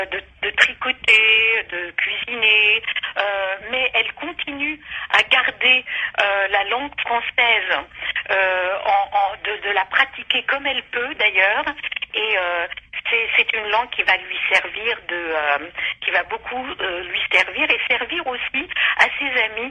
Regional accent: Casablanca, Casablanca-Settat, Morocco; born there; Moi je suis née à Casablanca, comme vous le savez, quoique mes parents bien sûr parlaient français, le français quand même était établi dans notre famille, mais quand même, moi j'avais une grand-mère qui me parlait en arabe

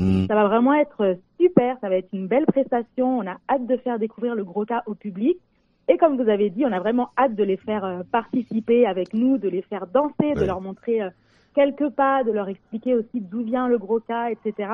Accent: France; born there; Parce que je suis née en France, mais oui, je le parle.

